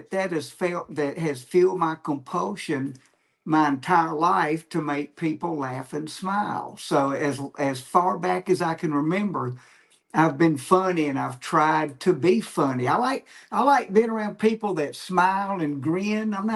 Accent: Jackson, Mississippi, United States; I grew up in Jackson, Mississippi, and everybody asked me, man, how'd you get started?

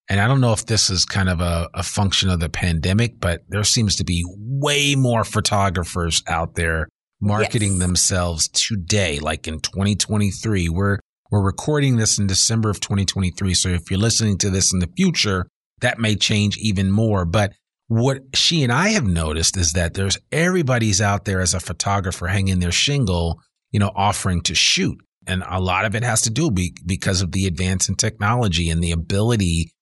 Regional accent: Teaneck, New Jersey, United States; I know what it feels like when I look at pictures of my hometown of Teaneck, New Jersey

